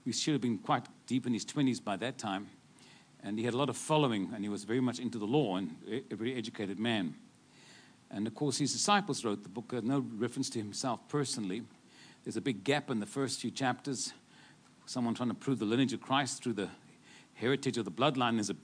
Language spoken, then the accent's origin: English; Texas, United States; Y'all can hear from Texas. I'm from Texas, y'all. I ain't from Florida.